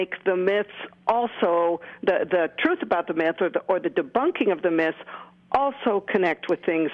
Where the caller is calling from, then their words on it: Massachusetts, United States; I'm calling from Poison Ivy Acres on Cape Cod, Massachusetts.